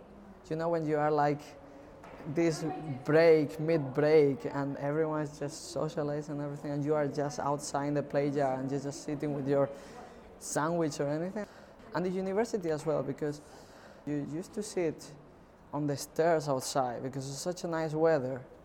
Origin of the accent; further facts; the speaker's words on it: Spain; English is a second language; now in Edinburgh, United Kingdom; I have 33 years old and I live in Edinburgh, but I'm originally from Spain